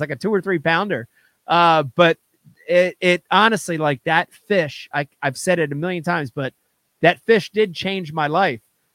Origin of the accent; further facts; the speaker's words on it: New Jersey, United States; A young kid growing up in New Jersey, Runnymede or Mount Laurel or Trenton or wherever, fishing's not necessarily, you know, a thing that is big, you know, in New Jersey for a kid.